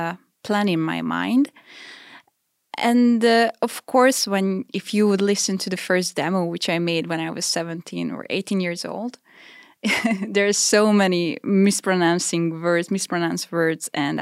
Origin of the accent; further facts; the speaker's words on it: Békéscsaba, Békés, Hungary; English is a second language; I was growing up in Békéscsaba, a city in the eastern part of Hungary. It's really close to Transylvania.